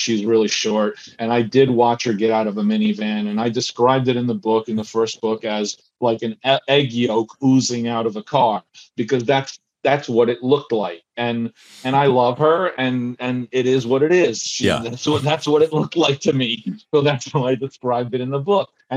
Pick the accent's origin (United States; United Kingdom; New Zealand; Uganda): United States; New Jersey; I'm from Jersey. We're going to know it.